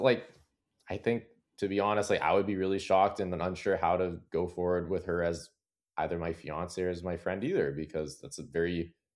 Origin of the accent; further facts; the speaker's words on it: England, United Kingdom; by the way, I'm British. And like, we don't do that's weird. We don't